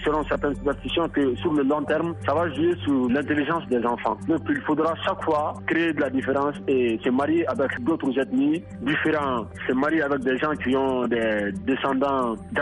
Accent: Mali; ici chez nous au Mali

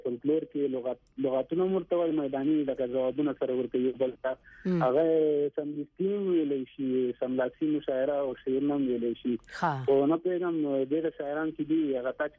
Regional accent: Paktia, Afghanistan; نه زه د پکتیا یم پکتیا ولایت په ستکرم ولسوالۍ یم ستکرم ولسوالۍ کې د تاخیل کې

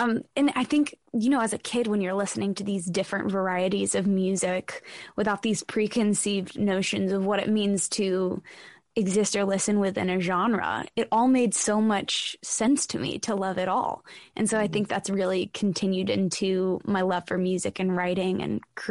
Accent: Nashville, Tennessee, United States; growing up in Music City, the just this huge mosaic of so many different genres and so many different styles and sounds.

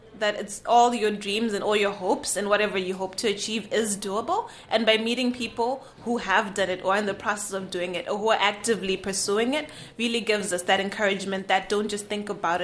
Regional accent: Zimbabwe

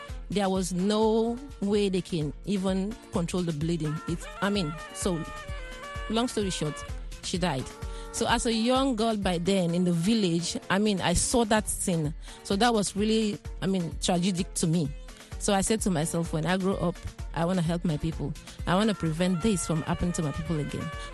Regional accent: Sierra Leone; growing up in Sierra Leone as a young girl, it was really difficult.

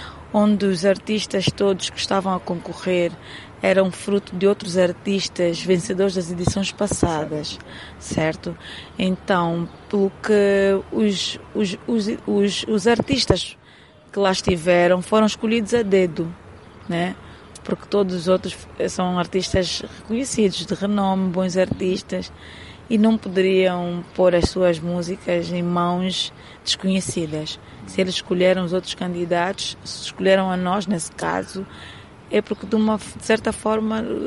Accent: Luanda, Angola; Sou natural de Luanda, com origens malanginas, porque os meus pais são malanginos, né?

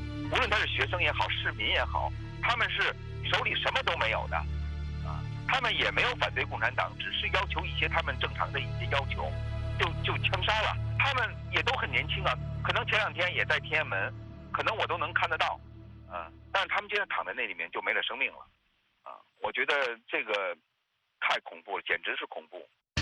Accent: Beijing, China; 我是出生在北京，长在北京，正好在大二的时候赶上

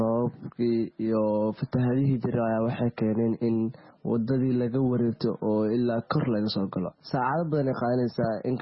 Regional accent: Jowhar, Middle Shabelle, Somalia; born there; inkastoo aan Jowhar jeclahay inay tahay magaalada aan ku dhashay

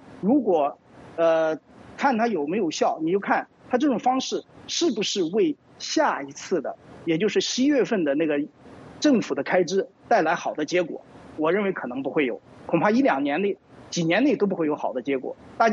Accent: China; now in United States; 本来我们从中国来的异议人士很多都是倾向于共和党的保守价值的

